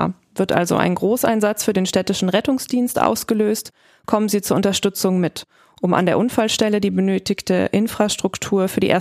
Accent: Bonn, North Rhine-Westphalia, Germany; als gebürtige Bonnerin

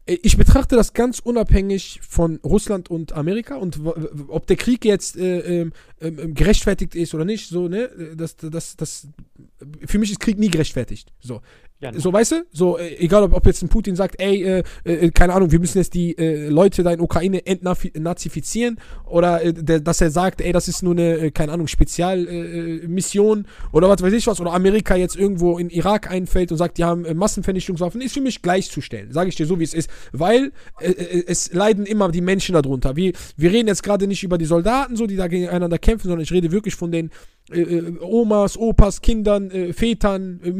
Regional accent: Oujda, Oriental, Morocco; German is a second language; ich wohne ja aus einer Grenzstadt, ich komme ja aus Oujda. So, ich bin ja Grenze Algerien.

